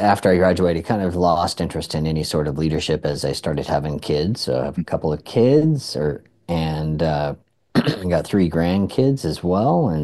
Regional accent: Lake Chelan, Washington, United States; So I grew up in Washington State here, on the other side of the mountains over in Lake Chelan. And so a small town.

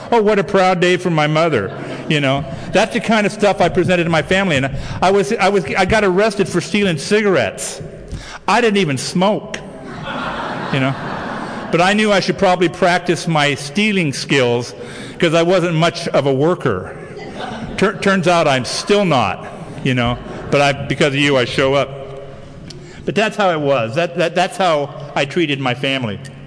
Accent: Downey, California, United States; And they took me to Fort MacArthur, which was in San Pedro. I'm from Downey in San Pedro.

